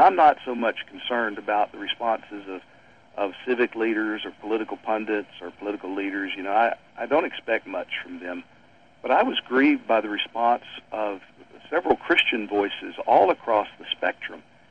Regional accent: Beaumont, Texas, United States; I'm a child of the 60s and 70s, and in my hometown of Beaumont, Texas, lived through race riots and just all kinds of racial strife

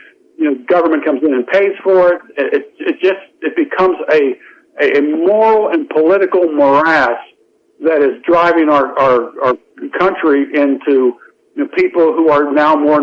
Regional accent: Carlisle, Pennsylvania, United States; born there; And by the way, I was born in Carlisle, Pennsylvania.

